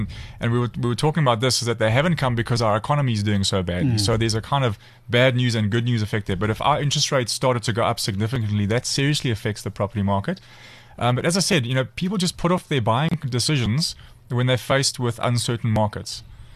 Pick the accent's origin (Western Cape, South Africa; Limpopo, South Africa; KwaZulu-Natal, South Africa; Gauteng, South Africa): KwaZulu-Natal, South Africa; Durban; I am from Durban.